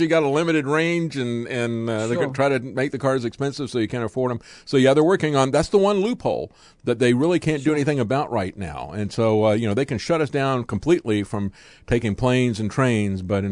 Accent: Florida, United States; You know, I grew up in Florida where there were a lot of Cuban refugees.

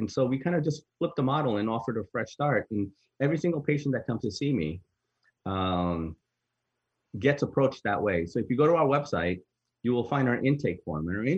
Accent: New York, United States; So I'm born and raised in New York, as I mentioned before. I grew up in the 1980s.

